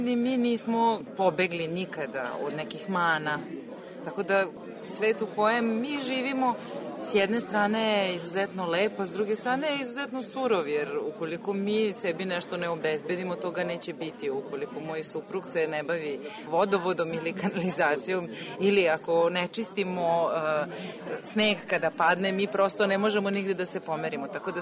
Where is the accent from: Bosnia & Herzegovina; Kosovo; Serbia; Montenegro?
Serbia; Novi Sad, Vojvodina; Ja sam gradsko dete, ja sam Novosađanka rođena, tako da ove, i suprug moj i ja smo Novosađani u principu.